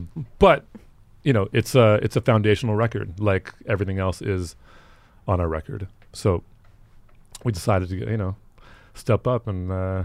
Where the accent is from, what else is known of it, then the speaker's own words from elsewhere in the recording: New York City, New York, United States; I'm a New Yorker. I you know.